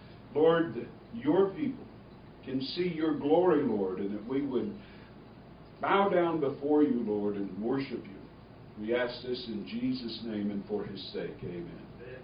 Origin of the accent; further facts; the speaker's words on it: Florida, United States; But I'm from Florida, and I really don't have a lot of 60-degree weather day clothes.